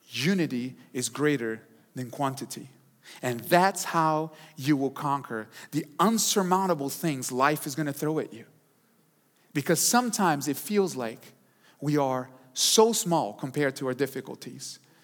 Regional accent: New York, United States; we are from New York and Northeast and we don't play around, right?

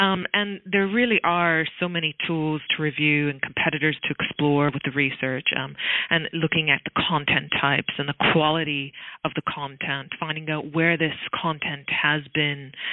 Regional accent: Canada; accent: Canadian; now in Australia; I am Canadian background living in Australia, but I still have the good old Canadian accent.

